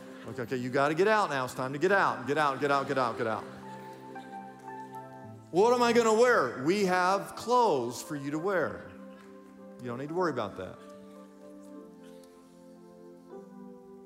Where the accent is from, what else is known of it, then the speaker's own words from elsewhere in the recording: Wichita, Kansas, United States; When I was a little boy growing up, I grew up in Wichita, Kansas. I grew up in Kansas.